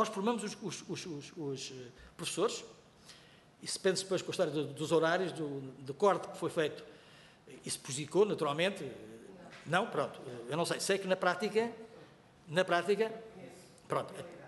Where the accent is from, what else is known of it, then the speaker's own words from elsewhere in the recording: Leiria, Portugal; Eu sou de Leiria, tenho gozo nisso